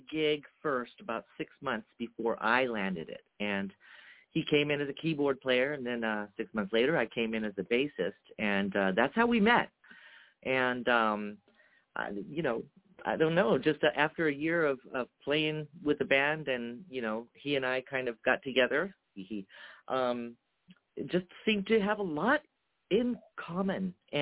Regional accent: Seaside, California, United States; now in Las Vegas, United States; And for me, I'm from originally from Seaside, California.

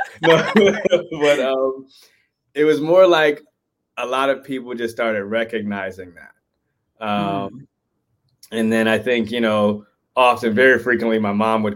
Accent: Oakland, California, United States; I grew up in Oakland, California. That's where I'm at.

